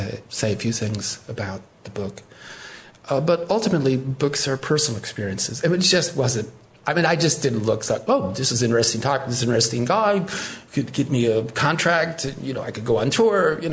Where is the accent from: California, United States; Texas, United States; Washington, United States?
California, United States; I grew up in Southern California.